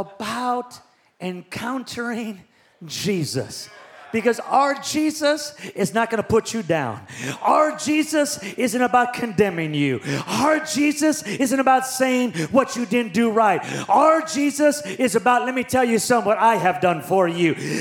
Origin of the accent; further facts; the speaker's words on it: Las Vegas, Nevada, United States; I don't know where you're from. I'm from Vegas, baby.